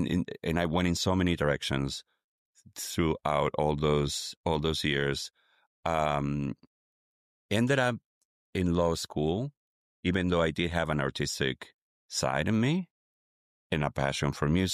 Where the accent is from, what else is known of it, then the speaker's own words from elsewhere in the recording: Madrid, Community of Madrid, Spain; I grew up in Madrid, and I lived there until I went to school in Sevilla in the south.